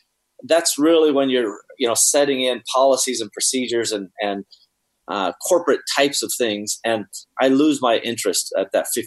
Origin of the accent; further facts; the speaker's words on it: Seattle, Washington, United States; I'm from Seattle